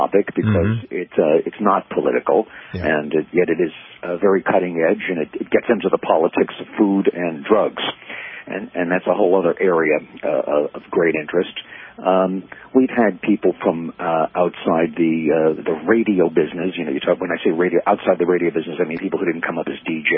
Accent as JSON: {"language": "English", "region": "New York", "country": "United States", "tie": "born or raised there", "said": "a kid growing up in New York, I used to listen to him on WABC."}